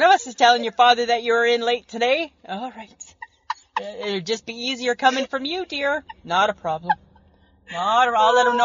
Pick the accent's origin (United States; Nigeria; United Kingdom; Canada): Canada; Barrie, Ontario; And so what happened is back where we grew up in Barrie, Ontario, so they had this big Canada Day festival